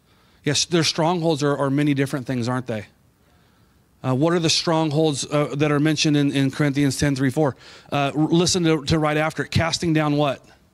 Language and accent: English; California, United States; Brooke and I grew up in ministry in the Bay Area.